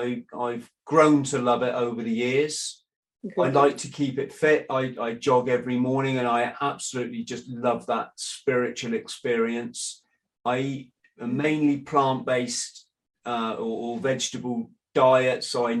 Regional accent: England, United Kingdom; In England, I'm an Englishman, it goes back to our Magna Carta.

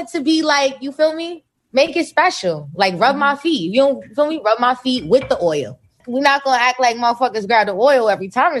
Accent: New Jersey, United States; It's in California. I'm from Jersey.

